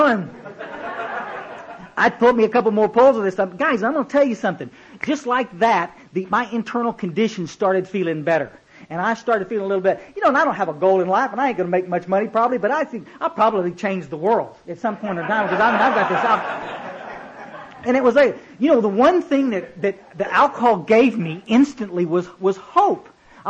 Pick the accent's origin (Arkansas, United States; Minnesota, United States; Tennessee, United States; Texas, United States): Texas, United States; Kerrville; I grew up in Kerrville, Texas, and there was a little road called Goat Creek Road.